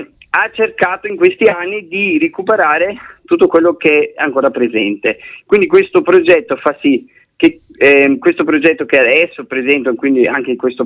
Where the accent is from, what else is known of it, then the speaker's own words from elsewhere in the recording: Austria; sono austriaco.